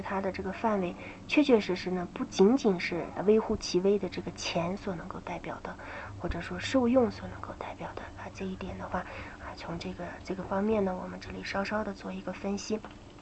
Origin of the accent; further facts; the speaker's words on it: China; 真正的是我们中国人自己的